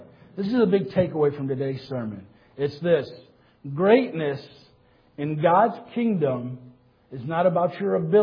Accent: Detroit, Michigan, United States; also born or lived in Iraq; As Pastor said, I was born in Iraq, and I was raised in Detroit.

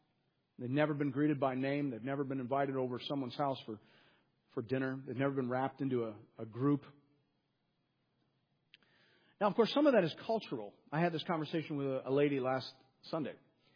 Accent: Canada; My point is, it felt probably weirder than it was, because I'm Canadian.

